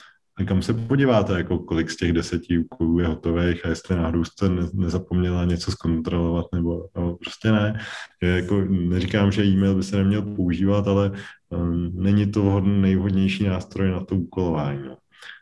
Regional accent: Nymburk, Central Bohemian Region, Czechia; now in Prague, Czechia; Teď jsem z Prahy, jsem teda na plavenina, no už usazení na po 10 letech, ale jsem z Nymburka a na univerzitu jsem teda chodil do Pardubic

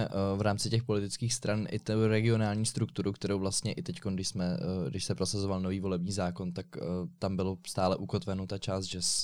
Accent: Prague, Czechia; tak ani já jako Pražák se nebudu cítit dobře

